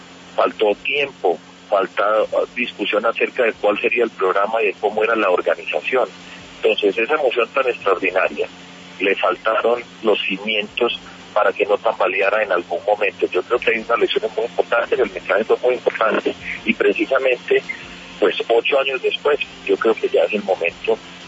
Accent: Medellín, Antioquia, Colombia; cuando regresé a mi tierra, Medellín, hace 18 años

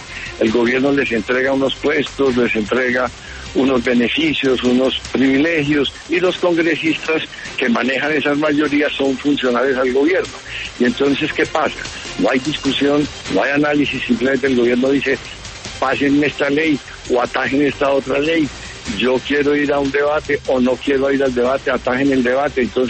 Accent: Colombia; ¿Qué esperamos que ocurra allá como colombianos?

